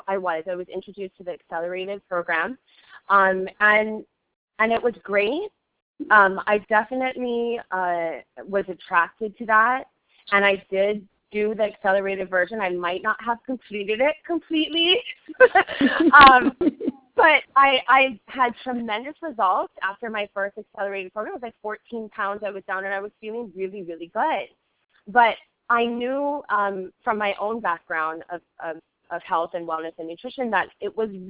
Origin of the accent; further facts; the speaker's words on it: Hawaii, United States; I am from Hawaii. I grew up on the North Shore.